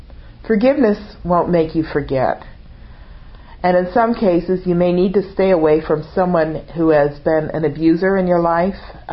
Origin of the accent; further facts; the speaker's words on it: Connecticut, United States; I grew up right outside Hartford, Connecticut, and it was a company town. People were either in insurance or they worked for Pratt & Whitney, which manufactured aircraft engines.